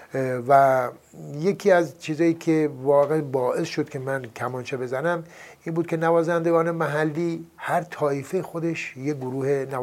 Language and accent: Persian; Chamsangar, Lorestan, Iran; born there; این ایستگاه راهن چمسنگر در کنار رودخانه سزار که رودخانه است که از در واقع لرستان میره به سد دز میریزه، اونجا من به دنیا آمدم.